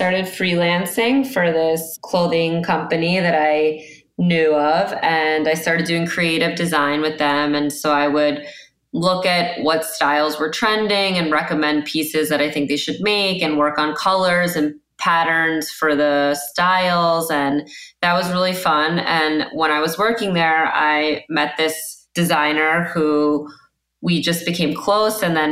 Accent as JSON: {"language": "English", "town": "Great Neck", "region": "New York", "country": "United States", "tie": "born or raised there", "lives_now": "Manhattan, United States", "said": "I'm from New York. I grew up in the suburbs in Long Island and Great Neck, and I've been living in Manhattan for the last, 12 years already."}